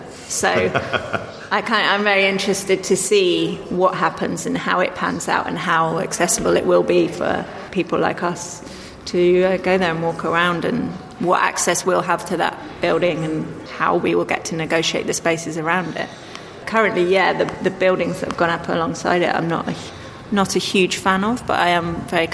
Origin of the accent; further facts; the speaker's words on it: South West England, United Kingdom; I grew up in Dorset